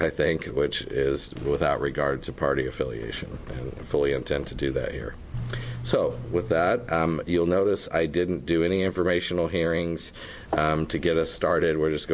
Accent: Coos Bay, Oregon, United States; where I grew up in Representative McEwen's district in Coos Bay, which was largely a timber economy, mostly entirely at that time when I was growing up.

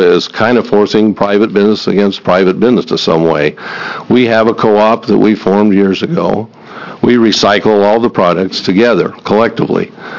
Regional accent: Baker City, Oregon, United States; I'm from Baker City, Oregon.

